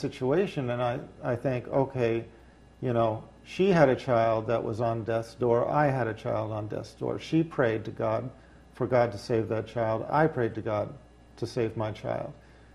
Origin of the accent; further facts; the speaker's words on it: United States; And growing up in America, I just naturally assumed I would find the answer somewhere in Christianity.